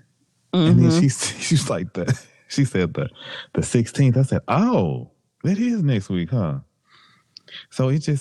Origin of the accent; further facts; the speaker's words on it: Memphis, Tennessee, United States; Do you cook? Yes, I'm from Memphis.